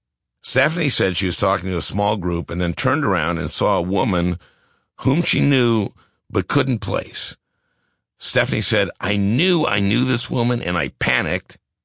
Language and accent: English; St. Louis Park, Minnesota, United States; now, I grew up in St. Louis Park, and we had a much smaller statue than Herman the German here.